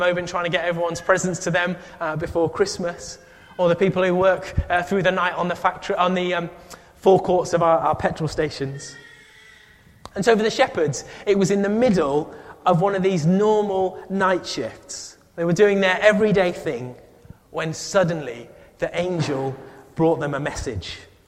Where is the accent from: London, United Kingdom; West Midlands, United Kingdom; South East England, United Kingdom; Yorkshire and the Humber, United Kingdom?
Yorkshire and the Humber, United Kingdom; Huddersfield; now in Middlesbrough, United Kingdom; But growing up in Huddersfield and now living in Middlesbrough